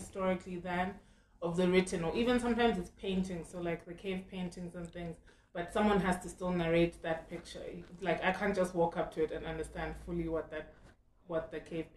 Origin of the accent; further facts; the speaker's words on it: Zambia; Because yes, I grew up here in Zambia, but my parents always made sure that I never lost touch with the fact that I'm Zimbabwean.